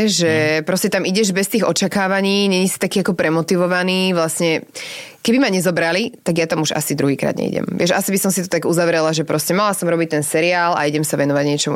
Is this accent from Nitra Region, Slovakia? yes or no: yes; Nitra, Nitra Region, Slovakia; ale vieš, potom sme sa presťahovali do Krškán, takže už som nebola taká Klokočinová.